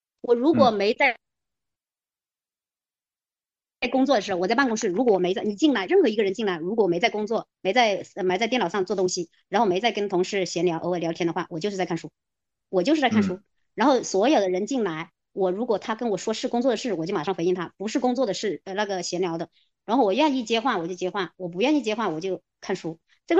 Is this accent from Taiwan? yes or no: no; Hunan, China; 你知道我们湖南人很多在广东从商的很多